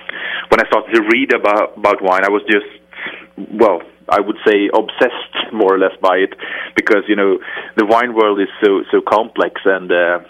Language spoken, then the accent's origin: English; Stockholm, Stockholm County, Sweden; I'm from Stockholm originally.